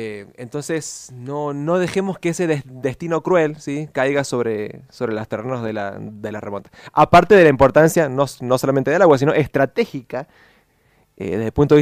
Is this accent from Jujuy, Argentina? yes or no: no; Mendoza, Argentina; nuestra identidad como mendocino se ha caracterizado históricamente como, digamos, un ejemplo dentro de la Argentina